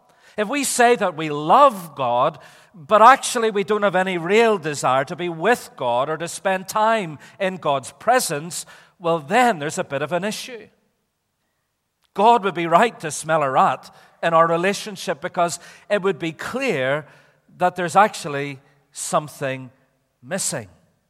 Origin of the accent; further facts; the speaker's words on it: Belfast, Northern Ireland, United Kingdom; You see, I came from Belfast where we talk sensibly and in ways that make absolute sense.